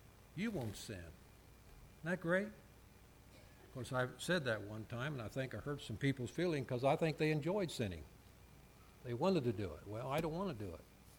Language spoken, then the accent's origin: English; Ohio, United States; Now, if you're in Ohio, I'm from Ohio, so it's washed, and that means that I've experienced a new birth.